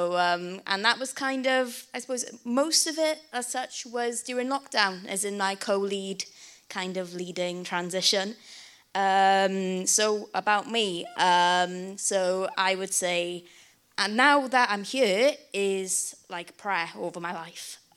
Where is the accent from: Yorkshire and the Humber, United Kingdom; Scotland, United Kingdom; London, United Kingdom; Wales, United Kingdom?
Wales, United Kingdom; Swansea; also born or lived in Birmingham; I'm born and bred in Swansea, went to Birmingham for uni, Birmingham City Woo! Uni, big up Birmingham. came back to Swansea then, 2018, and then pandemic kind of happened, so still in Swansea, settled down